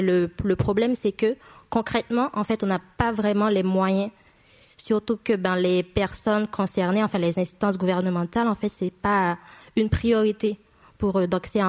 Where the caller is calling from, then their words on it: Haiti; je dirais que je parle depuis Haïti, du coup, comme je suis haïtienne